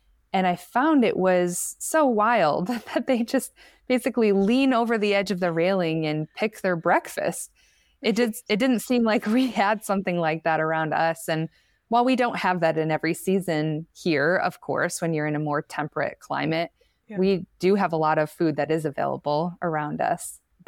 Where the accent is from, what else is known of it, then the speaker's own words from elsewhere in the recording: United States; now in Spain; I started to learn how spoiled I was as an American